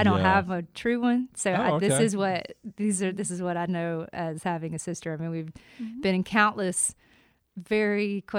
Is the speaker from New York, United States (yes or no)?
no; Port St. Joe, Florida, United States; I'm from Port St. Joe, Florida.